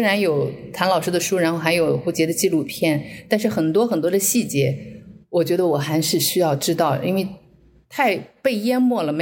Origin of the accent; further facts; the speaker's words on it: Tianshui, Gansu, China; 因为天水是距离南州大概有350公里的一个这样的城市。我就在这个城市出生，而且我就在那个镇子上长大